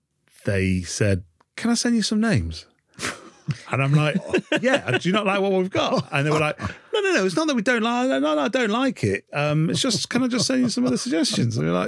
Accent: Manchester, North West England, United Kingdom; It came from being a Mancunian and using the overly using the word ace.

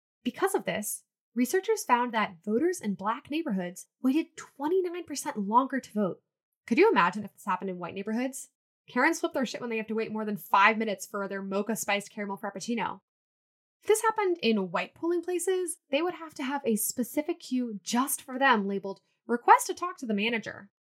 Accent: Virginia, United States; South Carolina, Texas, and my home state of Virginia.

